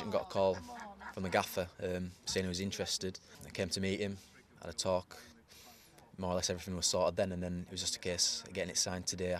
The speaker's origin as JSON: {"language": "English", "town": "Huddersfield", "region": "Yorkshire and the Humber", "country": "United Kingdom", "tie": "born or raised there", "also_born_or_lived": "Halifax", "said": "I was born in Halifax, but majority of my life I've lived in Huddersfield."}